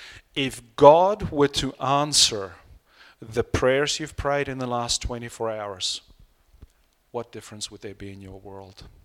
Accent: South Africa; I grew up in South Africa

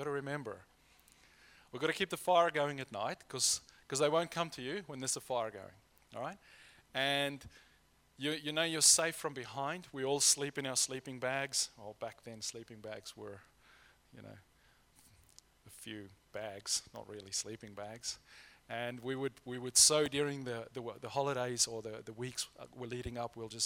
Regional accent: Free State, South Africa; where I grew up in the Eastern Free State, in the Highveld in South Africa, it's fairly flat. You've got hills, but they're these soft kind of hills.

